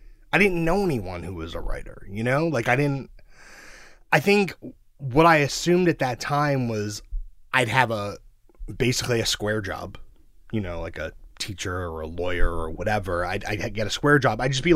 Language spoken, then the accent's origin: English; Brooklyn, New York, United States; I grew up in Sheepshead Bay, which is outer Brooklyn, like